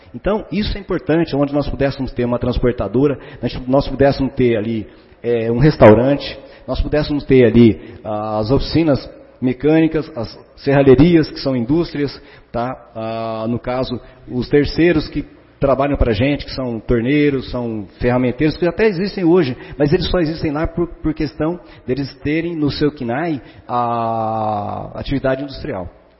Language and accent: Portuguese; Marília, São Paulo, Brazil; now in Garça, Brazil; eu vim de fora, eu vim há 25 anos, eu vim de Marília.